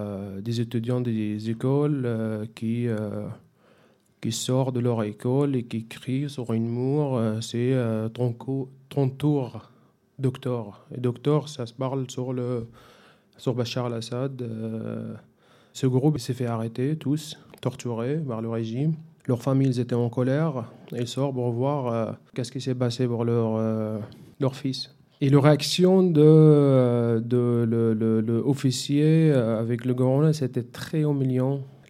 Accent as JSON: {"language": "French", "region": "Rif Dimashq", "country": "Syria", "tie": "born or raised there", "said": "Alors, avant 2011, j'étais un étudiant à Damas. Donc, je viens de la Ghouta orientale, c'est en banlieue de Damas. C'est très connu par le jardin de Damas, une région très riche par des rivières, des agricultures. Et j'ai grandi là-bas."}